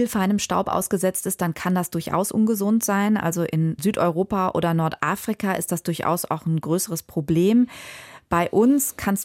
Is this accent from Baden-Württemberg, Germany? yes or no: no; Dortmund, North Rhine-Westphalia, Germany; wir kommen beide ursprünglich aus Dortmund.